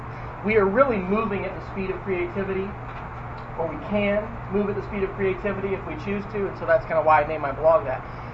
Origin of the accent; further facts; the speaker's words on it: Manhattan, Kansas, United States; now in Texas, United States; I grew up in Manhattan, And although I will admit I've lived in Texas now longer than I've lived in Kansas